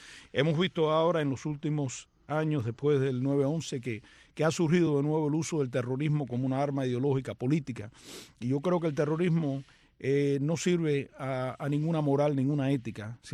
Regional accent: Cuba; now in United States; yo soy cubano. Y ella me decía, oye, pero tú llevas ya 30 y pico de años viviendo en los Estados Unidos, tú eres americano. Y yo le decía, chica, para mí, siempre donde yo vaya, sí, soy orgulloso ciudadano americano

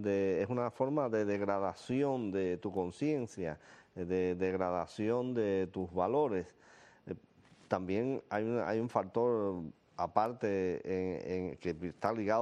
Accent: Cuba; moved away; Cuando yo me fui de Cuba, muchos amigos me dijeron, no soy yo el que se tiene que ir.

